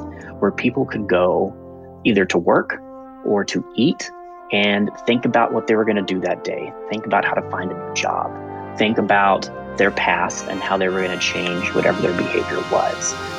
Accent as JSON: {"language": "English", "town": "Aiken", "region": "South Carolina", "country": "United States", "tie": "born or raised there", "said": "I lived at my hometown of Aiken, South Carolina, I think has 5 or 6 Waffle Houses in it."}